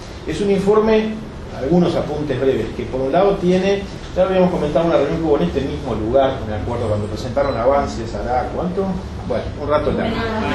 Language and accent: Spanish; Uruguay; yo soy uruguayo